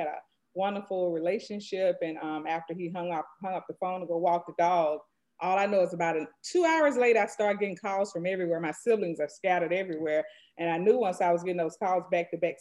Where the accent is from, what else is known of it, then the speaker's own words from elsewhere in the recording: Birmingham, Alabama, United States; I'm from Birmingham, Alabama. I'm one of 13 siblings.